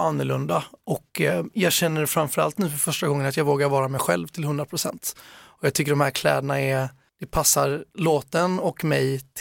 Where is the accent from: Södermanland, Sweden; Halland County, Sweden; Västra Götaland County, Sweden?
Halland County, Sweden; Falkenberg; also born or lived in Blekinge; familjen är ursprungligen från Falkenberg. Så att jag föddes i Blekinge men sen uppväxt i Falkenberg.